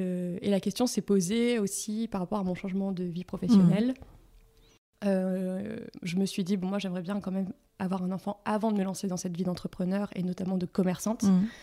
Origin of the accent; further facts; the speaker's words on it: Lille, Hauts-de-France, France; j'ai 31 ans, je suis lilloise, je suis maman de Billy qui a 9 mois, qui est une fille. Et je suis de formation juriste, mais reconvertie, et je suis en train d'ouvrir mon coffee shop à Lille, dans le Vieux-Lille.